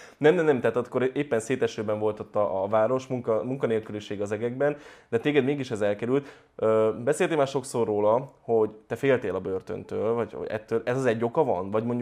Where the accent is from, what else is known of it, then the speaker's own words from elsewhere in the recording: Budapest, Hungary; Én budapesti vagyok